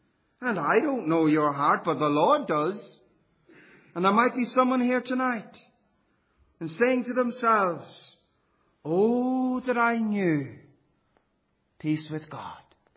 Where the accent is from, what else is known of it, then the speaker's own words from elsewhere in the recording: County Louth, Ireland; born there; I was born in Ireland, in the Republic of Ireland, just down the road, if you like, near Dundalk, a small village, in 1975.